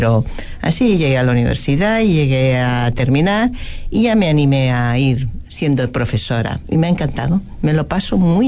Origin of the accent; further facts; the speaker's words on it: Barcelona, Catalonia, Spain; Yo de Barcelona, ajá. Sí.